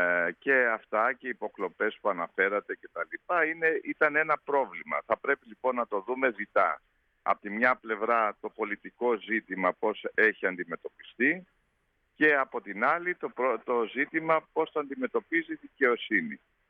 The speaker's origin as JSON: {"language": "Greek", "town": "Rhodes", "region": "South Aegean", "country": "Greece", "said": "Έτσι, είμαι Ροδίτης, Δωδεκανήσιος."}